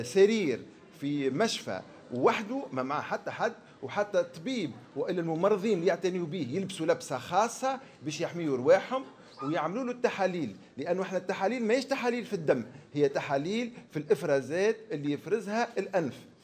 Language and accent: Arabic; Tunisia